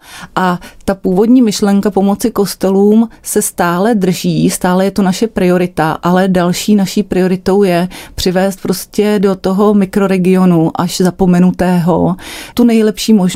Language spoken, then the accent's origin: Czech; Hradec Králové, Hradec Králové Region, Czechia; born there; já jsem se narodila v Hradci Králové, takže mám k tomu regionu vztah, dokonce v meziměstí, které je nedaleko Broumova, bydlí část mojí rodiny.